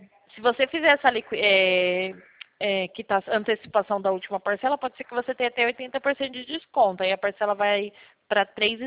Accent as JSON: {"language": "Portuguese", "region": "São Paulo", "country": "Brazil", "said": "eu sou do estado de São Paulo, só que eu estou localizada"}